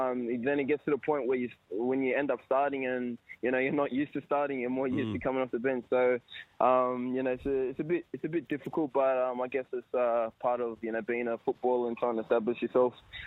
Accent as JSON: {"language": "English", "town": "Sydney", "region": "New South Wales", "country": "Australia", "said": "still living at home because, you know, I'm from Western Sydney"}